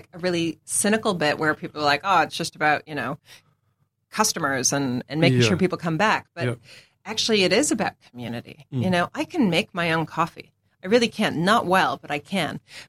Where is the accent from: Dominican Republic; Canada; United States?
Canada; moved away as an adult; I was raised in Canada.